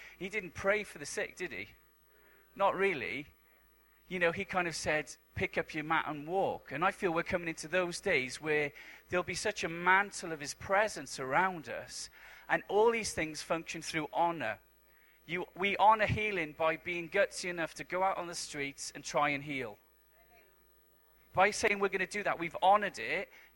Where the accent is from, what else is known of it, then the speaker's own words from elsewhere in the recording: Wales, United Kingdom; accent: Welsh; Are you guys understanding my accent, or is it really difficult? Eventually, your brain will like reconfigure to Welsh somehow.